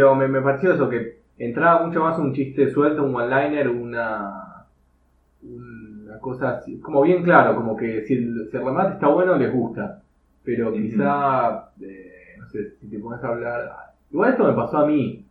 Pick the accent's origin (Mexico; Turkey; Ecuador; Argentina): Argentina; yo nunca dije tipo, soy argentino